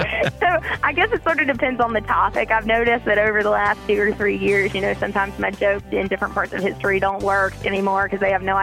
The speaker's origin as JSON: {"language": "English", "town": "Southern Pines", "region": "North Carolina", "country": "United States", "tie": "born or raised there", "said": "I grew up in Southern Pines. I get that question a lot. I have an accent."}